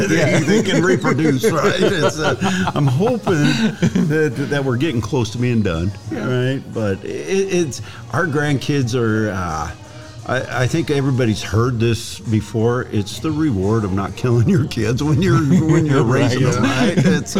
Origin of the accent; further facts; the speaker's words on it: Durango, Colorado, United States; Okay. I was raised in Durango.